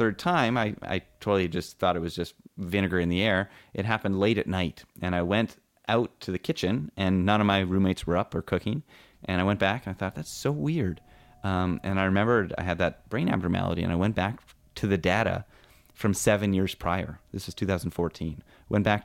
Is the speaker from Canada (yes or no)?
yes; Canada; I'm from Canada